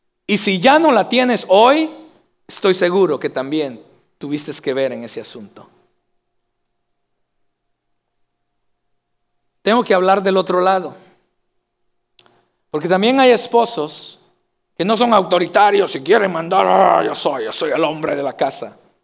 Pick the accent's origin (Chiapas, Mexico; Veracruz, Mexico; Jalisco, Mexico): Jalisco, Mexico; Yo soy de Jalisco y decimos que en Jalisco somos los meros, meros.